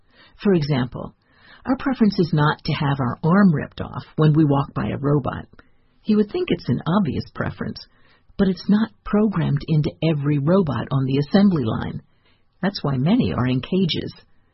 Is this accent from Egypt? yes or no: yes; Egypt; I'm originally from Egypt.